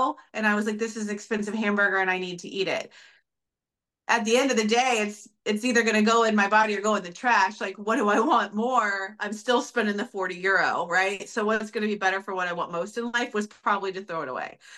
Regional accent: Texas, United States; We also like, I mean, we're from Texas and it's Southern. So we didn't have, I didn't grow up eating fish on a regular basis

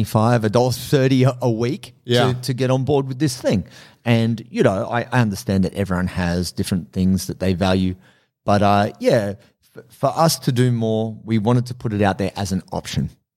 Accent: Australia; I'm Australian. You know, it's part of the Australian vernacular to swear

